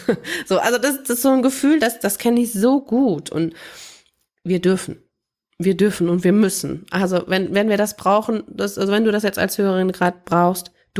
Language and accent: German; East Germany, Germany; Ich bin in der DDR groß geworden, beziehungsweise meine Eltern, also ich war noch zu jung, um das zu verstehen, also dann ist die Mauer schon gefallen